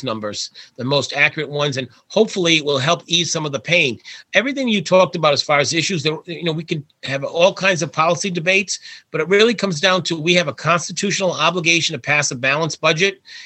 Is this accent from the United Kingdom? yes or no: no; Warwick, Rhode Island, United States; in my hometown of Warwick